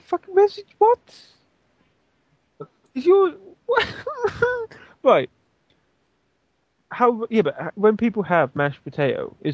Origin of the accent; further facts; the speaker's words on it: United Kingdom; I like my savory food. I'm very British in that.